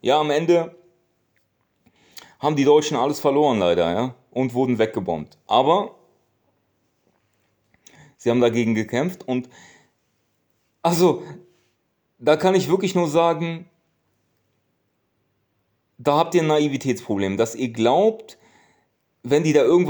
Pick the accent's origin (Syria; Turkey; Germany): Turkey; Das sage ich zu euch als Türke, als Osmane.